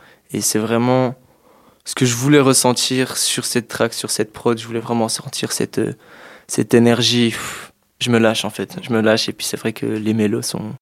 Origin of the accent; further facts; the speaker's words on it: Corgémont, Bern, Switzerland; C'est là où j'ai grandi. Enfin, j'ai grandi à Corgémont, mais c'est vrai qu'au fur et à mesure, on se déporte sur les grandes villes.